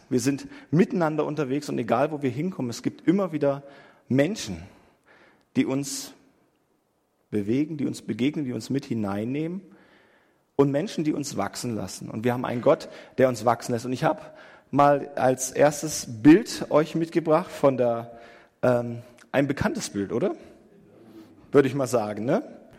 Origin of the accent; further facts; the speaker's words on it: Ummendorf, Saxony-Anhalt, Germany; Ich komme gebürtig aus einer Landeskirche und wie man hört, ich bin nicht Schwabe. Ich komme aus Magdeburg oder besser gesagt aus Ummendorf bei Magdeburg.